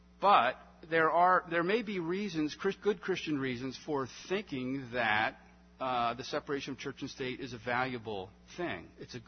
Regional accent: Philadelphia, Pennsylvania, United States; the Presbytery of Philadelphia, ding, ding, my hometown.

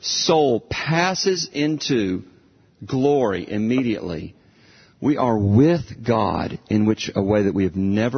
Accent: the South, United States; I was raised in the South, so I'm used to this. It's hot at 8 o'clock in the morning.

